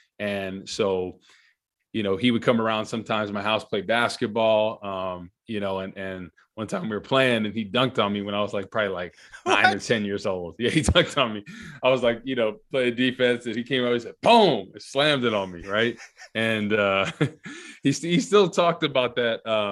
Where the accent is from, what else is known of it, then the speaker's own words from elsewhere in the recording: Rutherford, New Jersey, United States; All right. So I grew up in Rutherford, New Jersey, which is right down the street from East Rutherford, next town over.